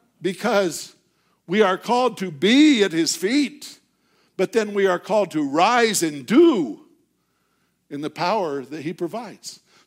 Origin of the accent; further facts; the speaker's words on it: Filer, Idaho, United States; I was raised in First Baptist Church, Filer, Idaho, just outside of Twin Falls, Idaho.